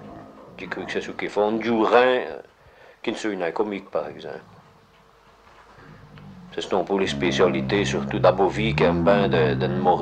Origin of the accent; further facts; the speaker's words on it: Wallonia, Belgium; Enfin, je suis Wallon